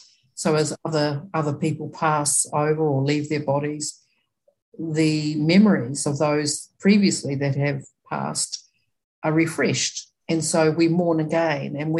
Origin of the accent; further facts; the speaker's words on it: Auckland, New Zealand; also born or lived in East Coast; I hail from Ngaitai and Ngāti Porou, Ngaitai in South Auckland, New Zealand, and also on the East Coast. And I'm also, I think, fifth generation Irish, so this is my fair complexion.